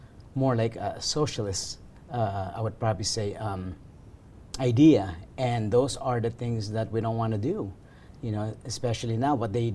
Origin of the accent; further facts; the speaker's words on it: Los Angeles, California, United States; also born or lived in Arizona / Nevada; I grew up in Los Angeles, educated in Arizona, and I had an opportunity to move to Nevada.